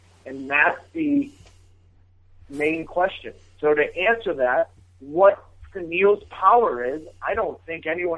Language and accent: English; St. Louis, Missouri, United States; I love the Northeast sports fans, because I grew up in St. Louis